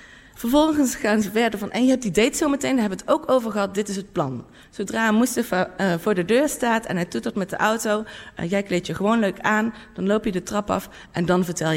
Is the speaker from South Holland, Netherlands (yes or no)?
no; North Brabant, Netherlands; En altijd als ik uitging in mijn eigen dorp waar ik vandaan kom in Brabant.